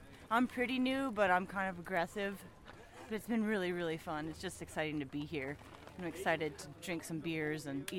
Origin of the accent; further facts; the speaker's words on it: Washington, District of Columbia, United States; I'm from Washington, D.C., United States. … I race for Sticky Fingers.